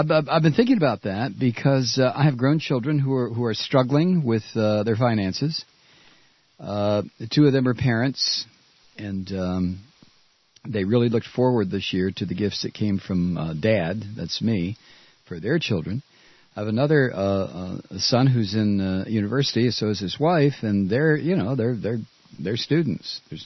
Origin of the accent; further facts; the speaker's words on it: Toledo, Ohio, United States; The two Chrysler plants in my hometown of Toledo will be shut down through nearly the entire month of January.